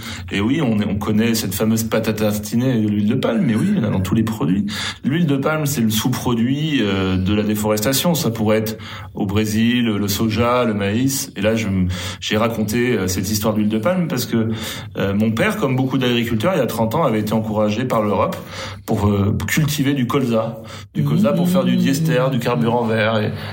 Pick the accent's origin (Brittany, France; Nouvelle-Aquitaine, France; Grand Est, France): Nouvelle-Aquitaine, France; Poitiers; born there; Ben moi, je suis né à Poitiers. C'est pas très loin des Sables d'Olonne. On allait avec mes parents sur la côte.